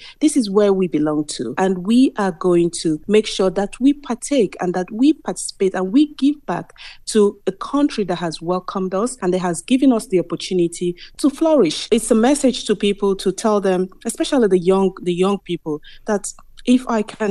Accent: Nigeria; now in Galway, Ireland; and I'm originally from Nigeria. I've lived in Ireland, I would say, continuously for about 19 years now.

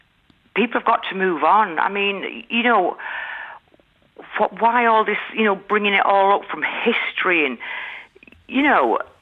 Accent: Manchester, North West England, United Kingdom; accent: English; now in Ireland; I was born in England of Irish parents.

